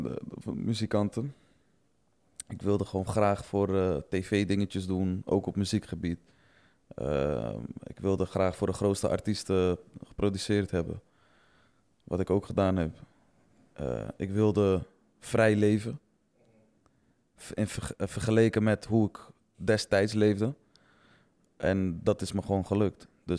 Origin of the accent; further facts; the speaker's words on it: Zeeland, Netherlands; Want ik woonde ook daar in de buurt. Hè? Ik kom uit Zeeuws-Vlaanderen, zeg maar.